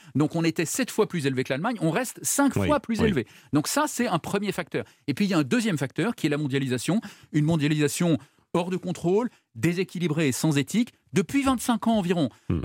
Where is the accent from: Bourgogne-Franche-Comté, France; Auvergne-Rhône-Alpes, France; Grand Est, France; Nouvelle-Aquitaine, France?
Auvergne-Rhône-Alpes, France; Lyon; je suis lyonnais, à Lyon, on a inventé la photographie.